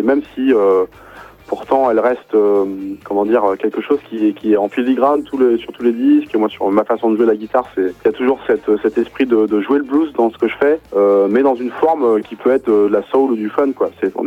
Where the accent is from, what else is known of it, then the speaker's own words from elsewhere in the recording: Nantes, Pays de la Loire, France; Nous sommes de Nantes. Donc on est un petit peu loin, mais on vient assez régulièrement dans la région.